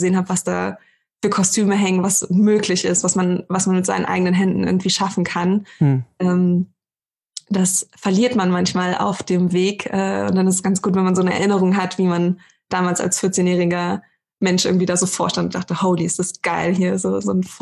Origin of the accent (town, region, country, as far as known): Greifswald, Mecklenburg-Vorpommern, Germany